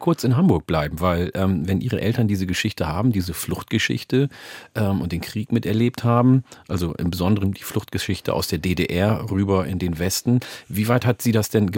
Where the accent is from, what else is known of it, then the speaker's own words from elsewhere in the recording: Ethiopia; German is a second language; now in Germany; Ich bin in Äthiopien geboren und aufgewachsen